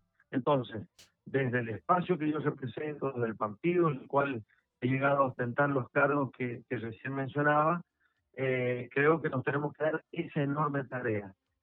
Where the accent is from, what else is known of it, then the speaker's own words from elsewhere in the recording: San Juan, Argentina; born there; San Juan, que es mi provincia natal, y lo visito todos los fines de semana